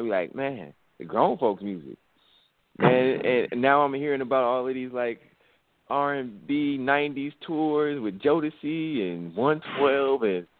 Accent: Chicago, Illinois, United States; Back in the day, as a kid growing up in Chicago, we ride around listening in the car to WGCI

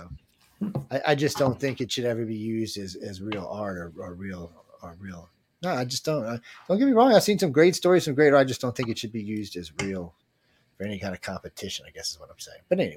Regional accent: New Orleans, Louisiana, United States; I'm from New Orleans. You learn not to trust people at a very young age.

